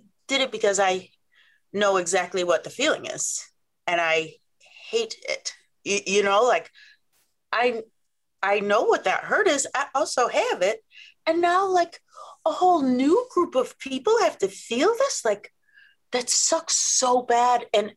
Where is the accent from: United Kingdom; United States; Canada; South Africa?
United States; Omaha, Nebraska; But also I'm from Omaha, Nebraska.